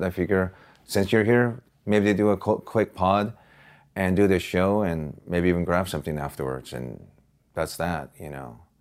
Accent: Osaka, Japan; now in United States; Osaka, Japan, yeah.

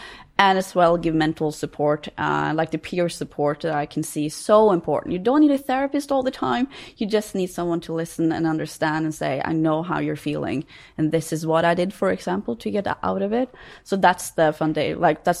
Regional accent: Norway; I'm from Norway, so that's where I know most of the system and how everything works.

